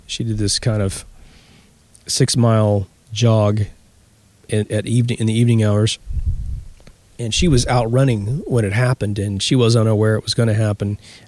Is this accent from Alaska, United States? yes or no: no; Chanute, Kansas, United States; in my hometown of Chanute, Kansas